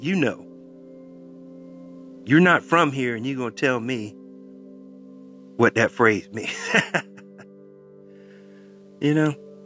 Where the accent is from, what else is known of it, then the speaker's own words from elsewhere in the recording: the South, United States; I'm like, I'm born and raised in the South. I know what bless your heart means.